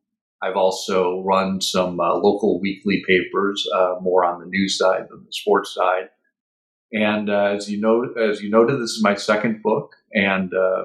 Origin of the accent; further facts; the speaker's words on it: Lake Forest, Illinois, United States; Yes, I grew up in Lake Forest, Illinois, outside of Chicago, and went to grade school in Lake Forest